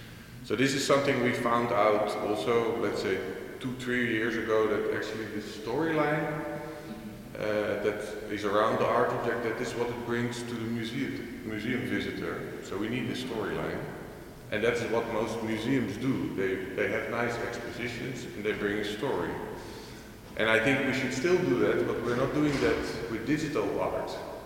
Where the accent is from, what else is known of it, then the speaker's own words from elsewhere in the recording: Netherlands; English is a second language; I'm from the Netherlands